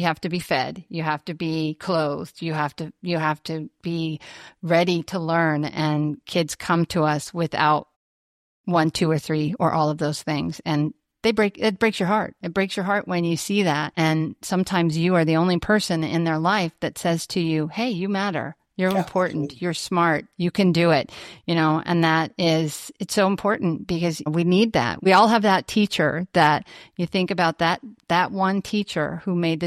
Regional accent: Grand Island, Nebraska, United States; Yeah, you know, I grew up in Grand Island, Nebraska. So rural, you know, stockyards.

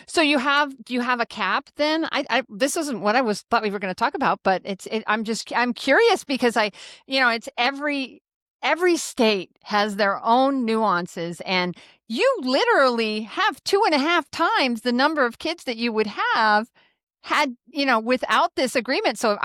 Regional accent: Grand Island, Nebraska, United States; I grew up in Grand Island, Nebraska, and my dad lived on a 120-acre farm, and they had a one-room schoolhouse.

